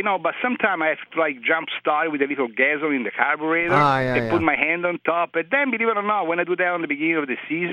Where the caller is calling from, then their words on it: New York, United States; I'm calling from Sable, Long Island, New York.